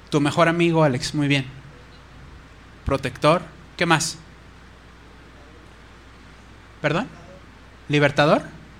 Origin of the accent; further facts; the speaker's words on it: Cuautitlán Izcalli, State of Mexico, Mexico; sé que no nada más pasa allá en mi pueblo, en Cuautitlán Izcalli